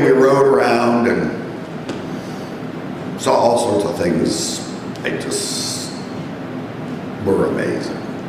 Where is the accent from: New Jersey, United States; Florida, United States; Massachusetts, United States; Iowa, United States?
Massachusetts, United States; they asked us, where are you from? We said, Massachusetts.